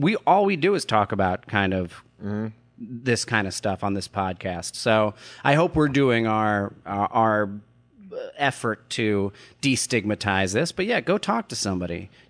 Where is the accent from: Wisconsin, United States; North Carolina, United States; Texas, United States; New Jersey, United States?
New Jersey, United States; I think it's because of the fact that I grew up in Jersey